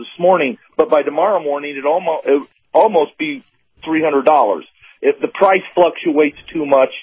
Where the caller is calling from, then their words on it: Lafayette, United States; from Lafayette.